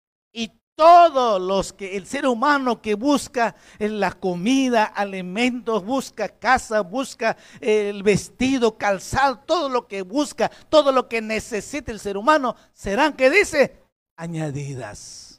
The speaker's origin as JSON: {"language": "Spanish", "region": "Puno", "country": "Peru", "said": "Por lado de mi tierra, por Puno, no ha llovido."}